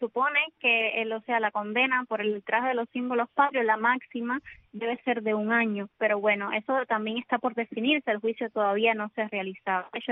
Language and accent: Spanish; Cuba; como ciudadana cubana